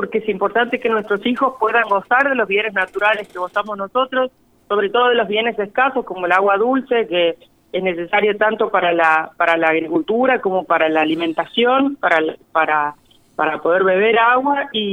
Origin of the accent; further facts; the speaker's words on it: Santiago del Estero, Argentina; yo soy de Santiago del Estero